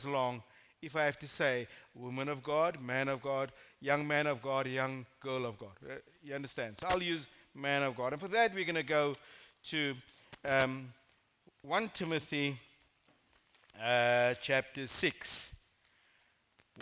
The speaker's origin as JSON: {"language": "English", "town": "Strand", "region": "Western Cape", "country": "South Africa", "tie": "born or raised there", "lives_now": "Worcester, South Africa", "said": "So I've been in Worcester for 8 years. I grew up in the Strand. Born and bred there, and then moved to Worcester 8 years ago"}